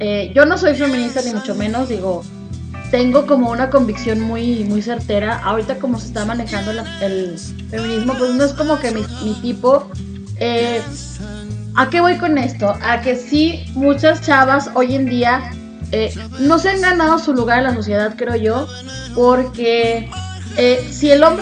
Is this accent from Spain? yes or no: no; Mexico; a final de cuentas, somos mexicanos